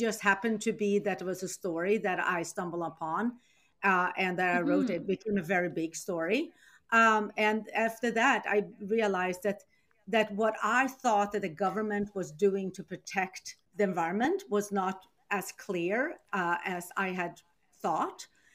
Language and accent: English; Sweden; And I'm born and raised in Sweden.